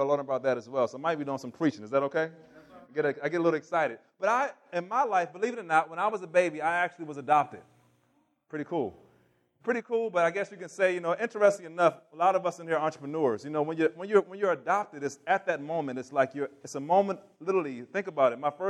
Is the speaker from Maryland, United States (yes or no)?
yes; Maryland, United States; I grew up in Maryland, about 40 minutes from D.C. We grew up in the country on 6 acres.